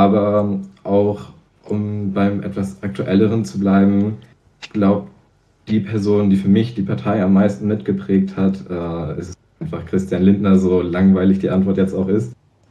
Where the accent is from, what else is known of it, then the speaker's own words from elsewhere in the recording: Zingst, Mecklenburg-Vorpommern, Germany; von Usedom nach Rügen und dann nach Zingst, da wo ich herkomme